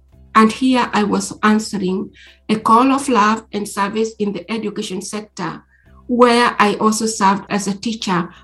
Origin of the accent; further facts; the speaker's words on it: Nakuru, Nakuru County, Kenya; I was born and raised in Nakuru, Kenya.